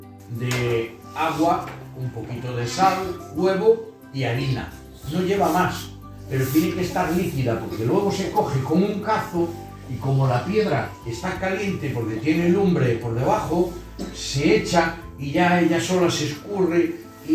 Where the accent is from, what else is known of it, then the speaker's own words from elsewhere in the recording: Galicia, Spain; en mi pueblo se hacía las filloas, que son típicas todavía, filloas de pedra